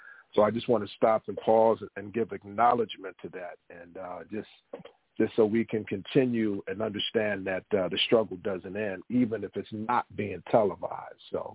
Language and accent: English; St. Louis, Missouri, United States; out of St. Louis, Missouri, my hometown.